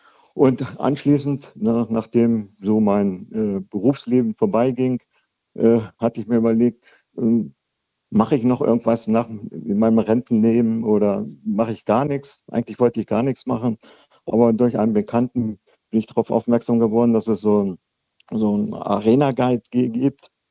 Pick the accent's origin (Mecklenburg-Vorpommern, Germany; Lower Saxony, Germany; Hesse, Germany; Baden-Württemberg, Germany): Lower Saxony, Germany; Wolfsburg; ich bin gebürtiger Wolfsburger